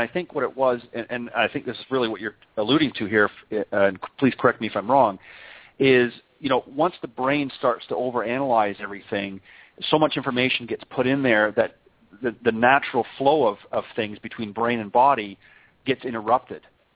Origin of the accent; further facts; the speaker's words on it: Canada; I grew up in Canada, so we had a limited season.